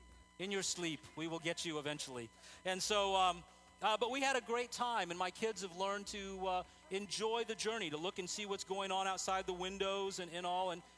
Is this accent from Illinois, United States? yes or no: no; El Paso, Texas, United States; take them down to my hometown of El Paso, Texas, and across the border to Juarez.